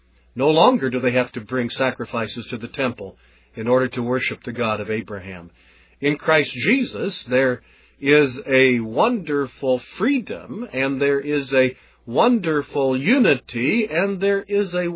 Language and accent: English; United States; I am an American. I don't see any need to overthrow the American culture.